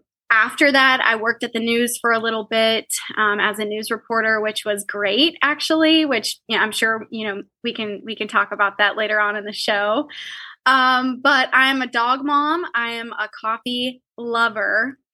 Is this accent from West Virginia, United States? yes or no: yes; Wheeling, West Virginia, United States; now in Ohio, United States; Born and raised in Wheeling, West Virginia. I'm in the northern panhandle of West Virginia, which it's been awesome living here my whole life